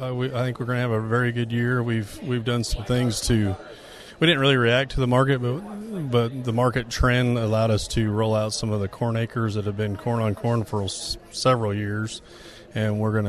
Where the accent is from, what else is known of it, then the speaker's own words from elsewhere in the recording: York, Nebraska, United States; from York, Nebraska.